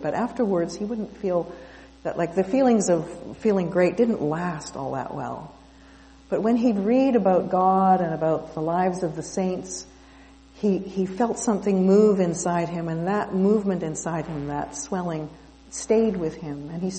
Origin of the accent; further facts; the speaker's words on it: Ottawa, Ontario, Canada; born there; I was born in Ottawa, so it felt very familiar to me.